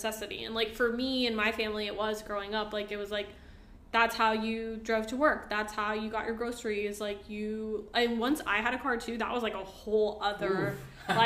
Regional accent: Puerto Rico; when I think of growing up in Puerto Rico

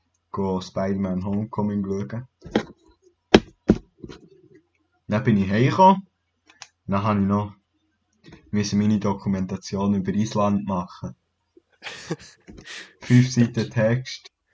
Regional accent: Switzerland; Ich komme aus der Schweiz.

